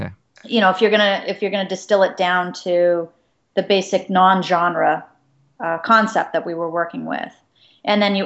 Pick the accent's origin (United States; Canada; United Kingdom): Canada; Calgary, Alberta; because I grew up in Calgary